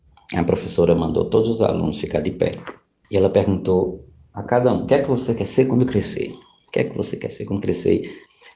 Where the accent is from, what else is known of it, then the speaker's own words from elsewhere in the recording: Ceará, Brazil; ou lá na minha cidade, no Ceará.